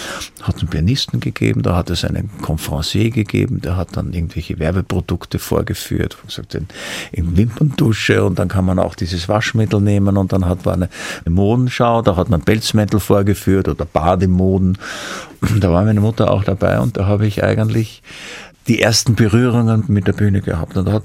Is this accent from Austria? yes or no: yes; Vienna, Austria; Ich bin halt ein Wiener, ich schwärme heute ein bisschen.